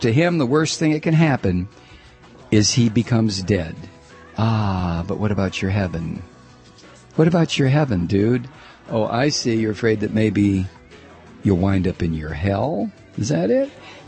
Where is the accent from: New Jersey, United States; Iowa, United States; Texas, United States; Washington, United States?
New Jersey, United States; Jersey City; I grew up in poverty in Jersey City, New Jersey.